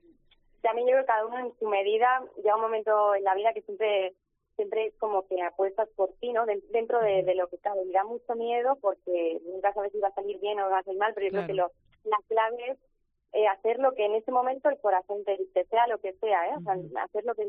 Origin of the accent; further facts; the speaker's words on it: Navarre, Spain; yo estoy muy orgullosa de ser de Navarra y de mi tierra